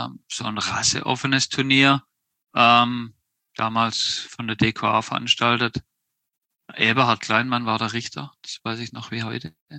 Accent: Stuttgart, Baden-Württemberg, Germany; born there; Also ich bin 77 in Stuttgart geboren

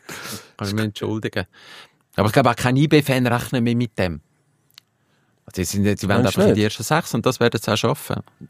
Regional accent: Switzerland; wenn wir als Schweizer in die Liga reingehen

